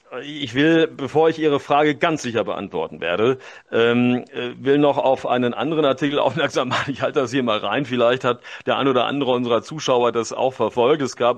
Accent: Germany; moved away as an adult; now in Switzerland; ich zwar als Deutscher, wie man ja hier in der Zentralschweiz sagt, aber jetzt seit Ende 2022 demütig und dankbar in der Schweiz wohnender

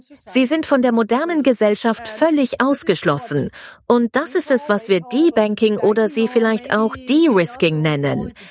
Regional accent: Austria; Und jetzt komme ich zu meinem Heimatland, Österreich.

